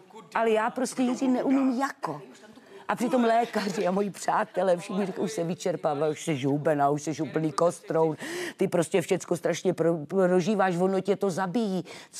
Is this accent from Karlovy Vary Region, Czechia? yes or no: no; Třebíč, Vysočina Region, Czechia; je to zdravice z Třebíče, víte, já jsem Třebíčanka